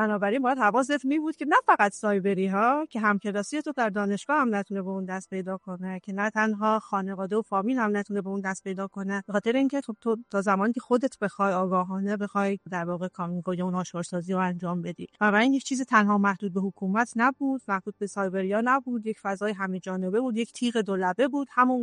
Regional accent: Gilan, Iran; چون ما گیلانی هستیم

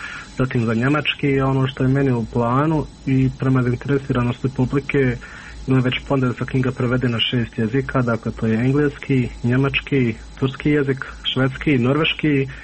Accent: Miljevina, Republika Srpska, Bosnia & Herzegovina; mi smo svi gore iz Miljevine

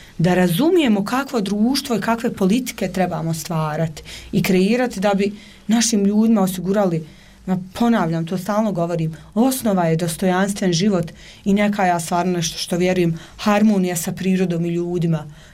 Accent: Kakanj, Federation of Bosnia and Herzegovina, Bosnia & Herzegovina; Ja nisam iz Sarajeva, ja sam Kakanjka, tamo sam odrasla i rođena, studirala sam negdje drugo

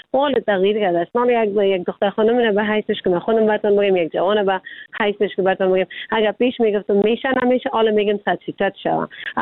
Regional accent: Afghanistan; چون ما خود ما افغان هستیم

